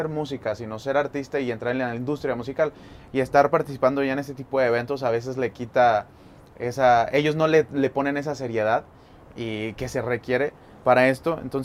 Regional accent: Saltillo, Coahuila, Mexico; now in Mexico City, Mexico; yo soy de allá de Saltillo

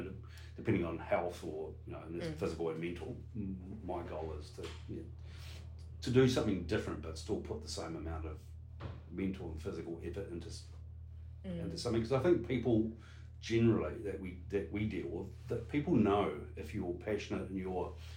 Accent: New Zealand; I'm from New Zealand, cool.

